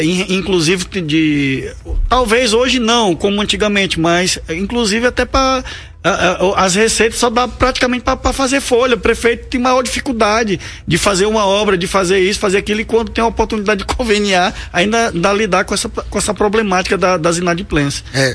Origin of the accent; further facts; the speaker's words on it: Vargem Grande, Maranhão, Brazil; Eu sou de Vargem Grande.